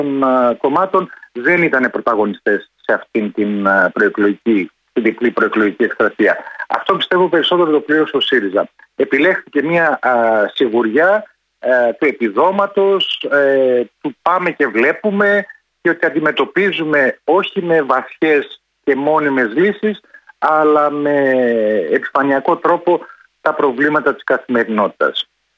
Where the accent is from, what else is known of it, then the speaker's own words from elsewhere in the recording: Thessaloniki, Central Macedonia, Greece; εγώ στην πόλη μου, στη Θεσσαλονίκη, σε αυτή που περιγράφεται ως κούκλα και δημοκρατική πόλη